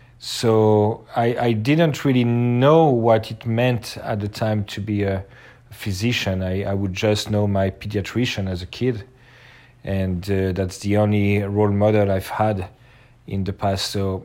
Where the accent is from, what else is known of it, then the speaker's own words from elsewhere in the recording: Paris, Île-de-France, France; now in Los Angeles, United States; I was born in Paris, France, in the 1970. It's a very different life from what we know here, especially in Los Angeles. I grew up with my mother and my grandmother.